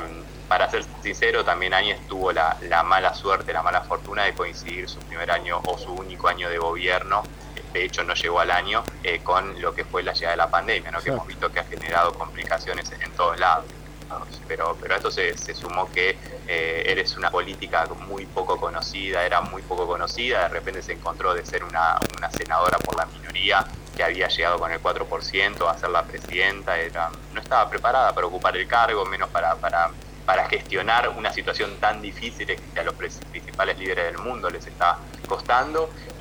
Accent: Lanús, Buenos Aires Province, Argentina; Yo soy de Lanús, siempre me tomaba el 37 y el 45 para ir a trabajar, para ir a estudiar

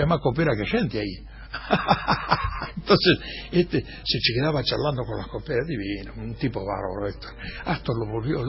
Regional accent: La Plata, Buenos Aires Province, Argentina; Nosotros somos de La Plata, sí, sí.

